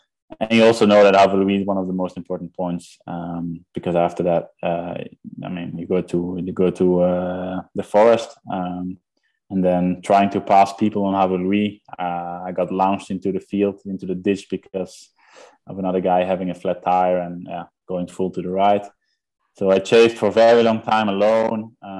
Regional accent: Leuven, Flanders, Belgium; I think that was the disadvantage of racing in Leuven, in my hometown.

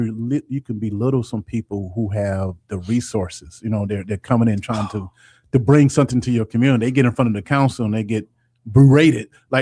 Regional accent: Muskegon Heights, Michigan, United States; This is coming from a brother from 2330 Baker Street, 2312 Baker Street, born and raised in Muskegon Heights.

